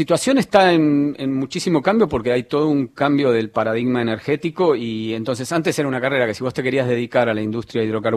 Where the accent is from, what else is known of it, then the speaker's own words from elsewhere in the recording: Lanús, Buenos Aires Province, Argentina; De Lanús.